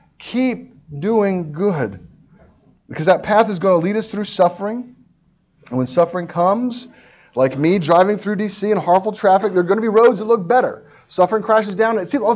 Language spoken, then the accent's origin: English; Mebane, North Carolina, United States; If I want to go to my hometown of Mebane, I pull out my phone and I open up Google Maps and I say I want to go to my hometown of Mebane, put in my address of my parents' house